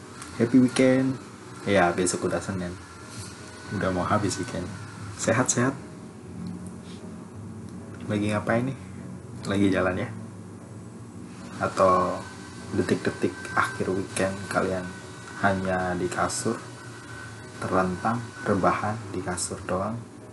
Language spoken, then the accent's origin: Indonesian; Surabaya, East Java, Indonesia; accent: medok; Tapi gue tetap bangga jadi orang Surabaya. Iya. Gak peduli gue medok.